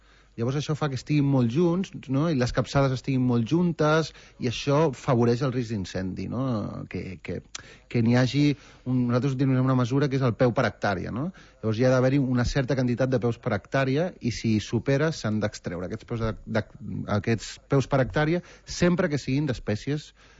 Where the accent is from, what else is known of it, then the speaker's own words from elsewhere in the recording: Calafell, Catalonia, Spain; jo soc de Calafell